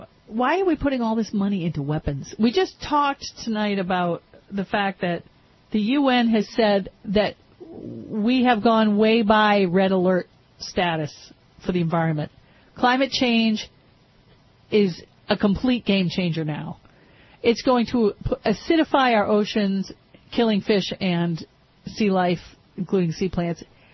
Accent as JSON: {"language": "English", "region": "New England", "country": "United States", "said": "But I'm from New England. My one true love, the Boston Red Sox."}